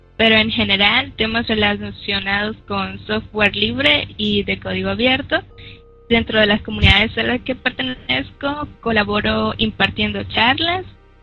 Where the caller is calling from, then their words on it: El Salvador; saludando desde El Salvador